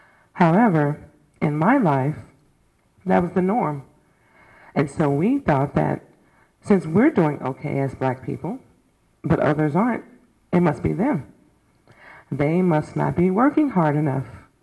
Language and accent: English; Florissant, Missouri, United States; also born or lived in Normandy; I grew up in Normie, then Florissant. And so we bought our house there to send our kids to school in the area